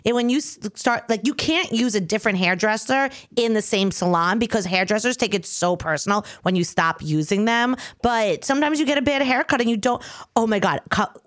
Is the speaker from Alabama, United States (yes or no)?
no; New York, United States; now in New York City, United States; No, but I'm from Long Island. Like, I know what they look like.